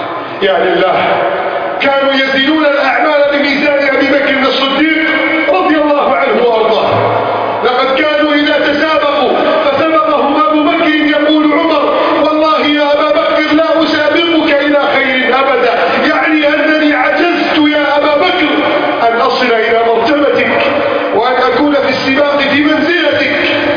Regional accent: Egypt; واجعل بلدنا مصر

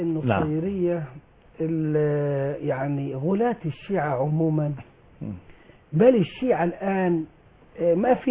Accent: Egypt; عندنا في مصر

